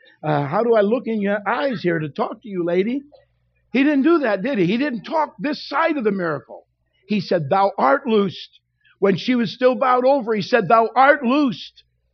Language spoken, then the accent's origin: English; Kentucky, United States; Right? We're from Kentucky. You call Mom and them.